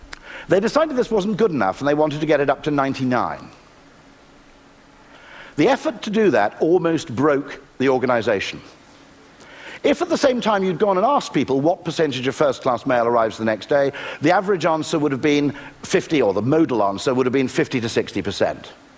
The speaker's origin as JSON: {"language": "English", "country": "United Kingdom", "said": "But I'm British, that's the way we like it."}